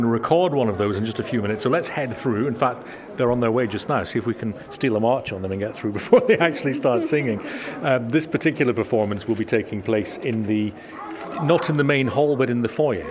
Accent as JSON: {"language": "English", "town": "Kópavogur", "region": "Capital Region", "country": "Iceland", "tie": "born or raised there", "said": "Now, we're actually in my hometown of Kópavogur at the moment"}